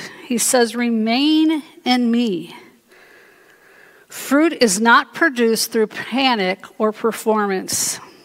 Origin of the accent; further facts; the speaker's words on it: Chicago, Illinois, United States; I grew up in the Chicago area.